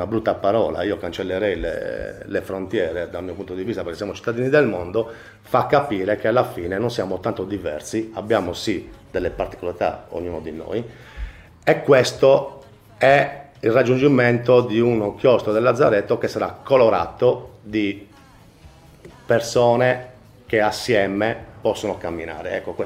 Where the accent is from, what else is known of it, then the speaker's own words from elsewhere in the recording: San Sperate, Sardinia, Italy; ce lo metto perché anch'io sono di San Sperate